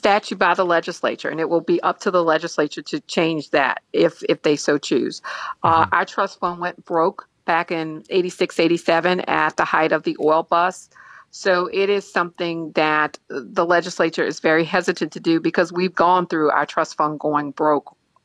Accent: New Orleans, Louisiana, United States; I come from New Orleans. I know I have family in those occupations.

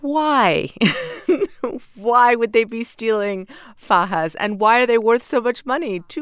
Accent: Miami, Florida, United States; TMI, of course, growing up in Miami, wore them growing up.

